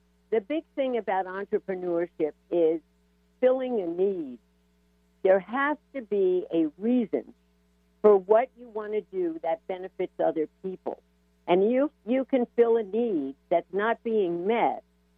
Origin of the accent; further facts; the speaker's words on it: New York, United States; I was raised in New York in the suburbs.